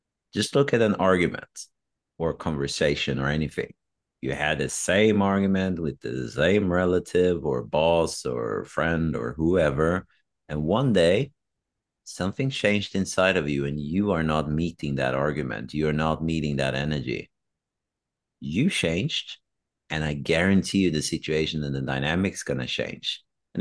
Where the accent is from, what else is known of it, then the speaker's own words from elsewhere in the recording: Sweden; where I grew up in Sweden. Sure, we're open as Swedes